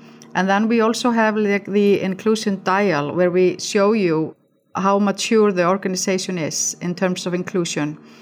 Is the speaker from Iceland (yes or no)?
yes; Iceland; English is a second language; I'm from Iceland, so it's really good infrastructure for me to progress and to enjoy my career